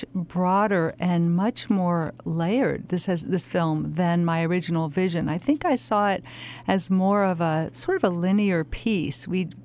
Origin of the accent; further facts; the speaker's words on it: Connecticut, United States; comes from the name of the island where I grew up in Connecticut, and it's a small private island off the coast.